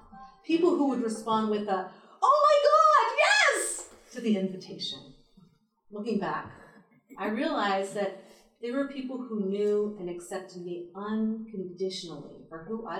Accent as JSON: {"language": "English", "region": "California", "country": "United States", "tie": "born or raised there", "said": "I grew up in Silicon Valley, where the wave of immigrant engineers meant that my classes were 40% Asian"}